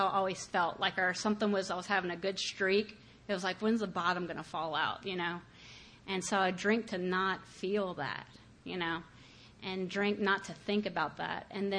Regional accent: Crowley, United States

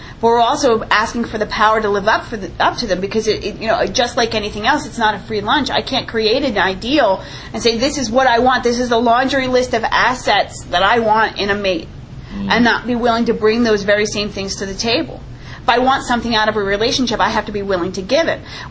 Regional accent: New York, United States; I'm from the New York area, so forget it.

